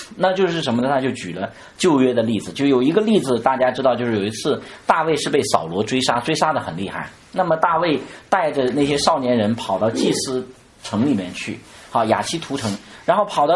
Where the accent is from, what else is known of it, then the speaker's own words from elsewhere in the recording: Henan, China; 因为我们河南是农业省，我们大家这方面比我懂得多，因为我是原来在城市里面长大，我还不太懂这些。